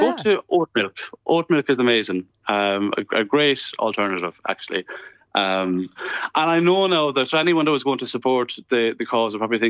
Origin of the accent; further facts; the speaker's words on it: Ireland; I'm a traveller, but I'm also Irish